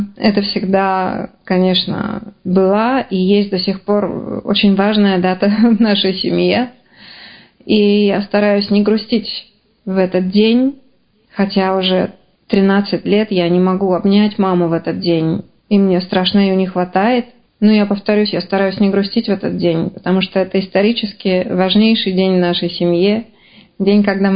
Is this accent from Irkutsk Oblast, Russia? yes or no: yes; Irkutsk, Irkutsk Oblast, Russia; И я очень рада, что у меня до сих пор возникает такого рода знакомства в моем родном городе.